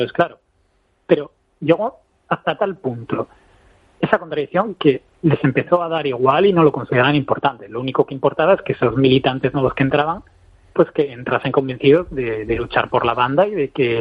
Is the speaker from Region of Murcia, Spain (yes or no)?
no; Asturias, Spain; no soy vasco, soy asturiano, entonces digamos que de alguna forma que soy una persona externa que ha ido al País Vasco a estudiar este tema